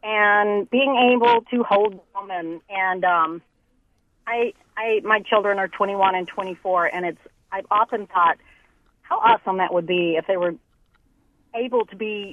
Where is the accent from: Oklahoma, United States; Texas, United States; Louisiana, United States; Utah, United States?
Oklahoma, United States; I'm from Oklahoma, and that year that we lived with her, I was exposed to so many things.